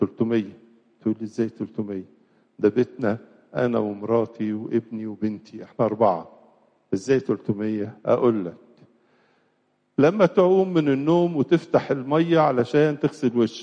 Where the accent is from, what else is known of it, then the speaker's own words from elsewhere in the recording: Egypt; لكن بلادنا مصر لها خصوصية